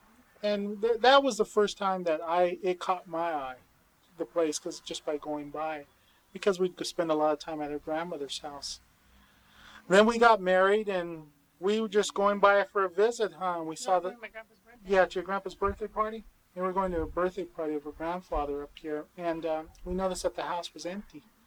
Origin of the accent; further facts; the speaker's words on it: Redlands, California, United States; And we were raised on Harold and 6th Street, Northside, up here in Redlands.